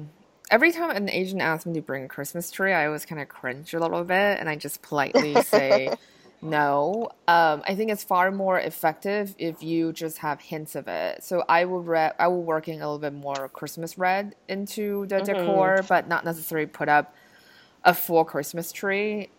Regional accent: Taiwan; I grew up in Taiwan. We didn't celebrate Christmas at all.

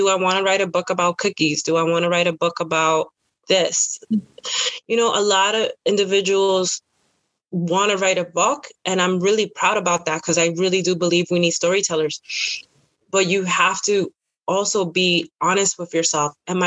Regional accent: Bronx, New York, United States; because we're both New Yorkers too. Mm-hmm. Like, so we both have this edginess of being New Yorker from the Bronx.

